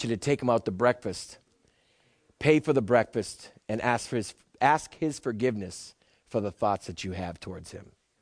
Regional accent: Massachusetts, United States; I'm not from here. I'm from New England, up near Boston.

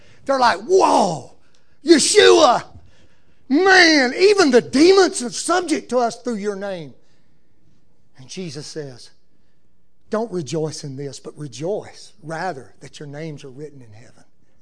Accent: Tennessee, United States; born there; So I was born in Middle Tennessee. I really am a hillbilly.

